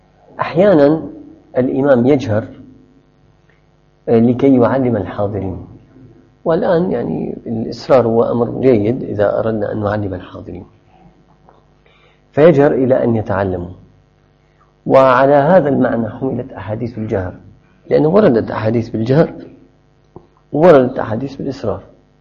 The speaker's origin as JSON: {"language": "Arabic", "country": "Syria", "said": "ونحن أهل الشام أهل منارة العلم والصلاح والتقى نهمل هذه السنة"}